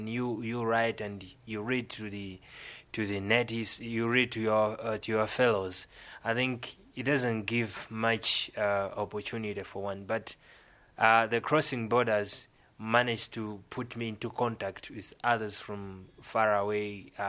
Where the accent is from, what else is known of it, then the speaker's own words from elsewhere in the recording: Malawi; I'm from Malawi. I'm 22 years